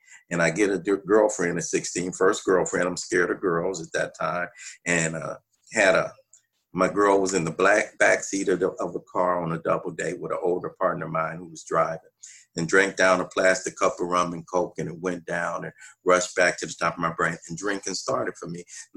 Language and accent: English; Los Angeles, California, United States; I grew up in South Central Los Angeles, grew up in the 60s, and I'm one of six boys.